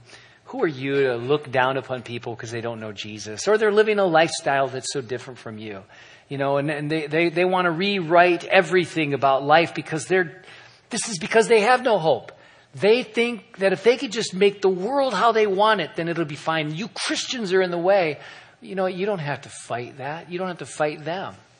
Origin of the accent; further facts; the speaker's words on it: California, United States; yeah, I'm out here from California. I'm starting a church.